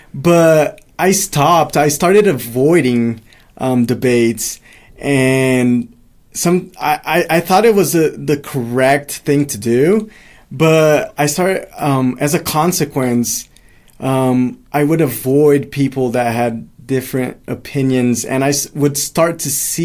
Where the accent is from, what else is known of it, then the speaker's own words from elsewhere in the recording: Brazil; I'm from Brazil